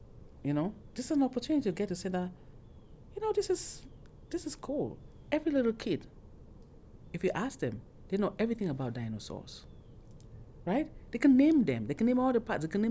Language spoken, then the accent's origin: English; Oklahoma, United States; You know, I make a joke that I'm from Oklahoma in the South, and we think we're very hospitable.